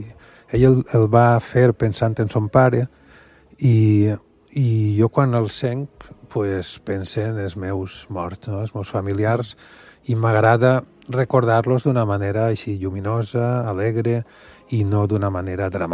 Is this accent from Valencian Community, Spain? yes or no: yes; Sueca, Valencian Community, Spain; el Mareny de Barraquetes, que està molt a prop del meu poble, Sueca.